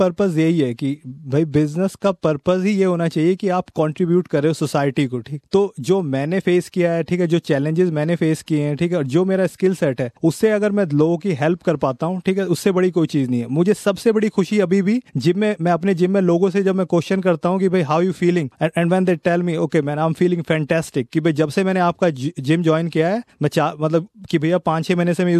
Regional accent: Delhi, India; moved away as an adult; दिल्ली में मैं पला बड़ा हूँ तो थोड़ा सा मैं शुरू से एक्टिव था

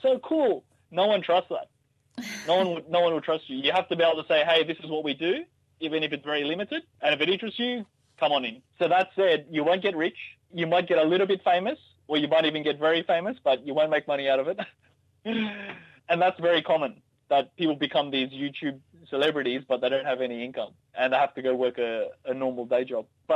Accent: Australia; growing up in Australia, we don't have the strong family ties that a lot of Pinoy have.

